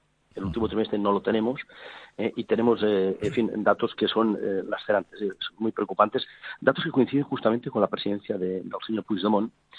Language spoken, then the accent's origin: Spanish; Catalonia, Spain; En estos momentos, como catalanes, lamentamos